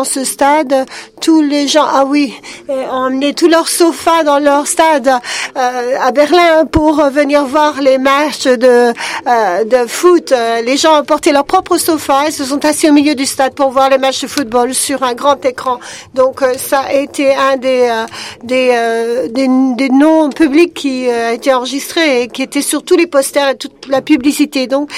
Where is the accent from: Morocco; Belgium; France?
Belgium; je viens de Belgique, je suis belge pour un magazine en IT en Belgique.